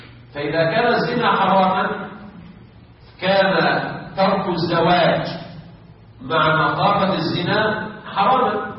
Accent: Sharqia Governorate, Egypt; لكن في بلادنا الشرقية المهور غالية جدا

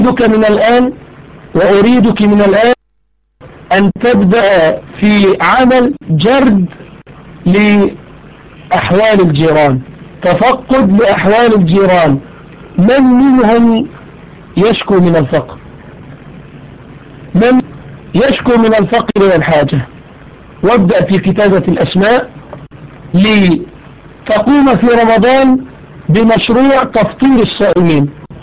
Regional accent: Egypt; الفرس كما ذكرنا التي نسميها في عندنا في مصر هي الكوارع.

